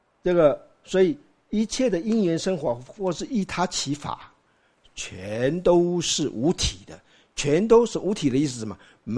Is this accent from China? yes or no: no; Taiwan; 就变成我们台湾话所说的，跟他跟着他起舞，